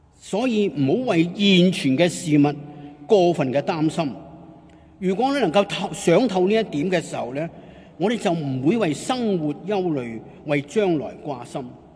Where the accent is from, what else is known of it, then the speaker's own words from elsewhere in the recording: Hong Kong; 我在香港出生，香港长大，